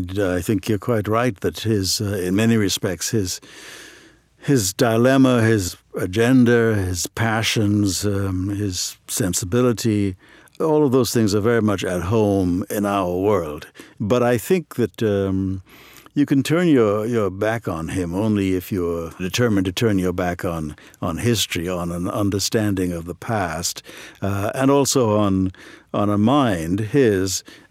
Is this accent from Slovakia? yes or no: no; Trinidad & Tobago; moved away as an adult; now in United States; I grew up in Trinidad and Tobago